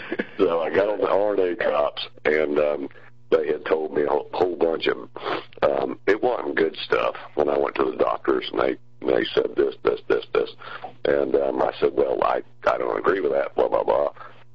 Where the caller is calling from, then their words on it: Atlanta, Georgia, United States; Montana, I'm sitting in Atlanta, and it's 24 degrees.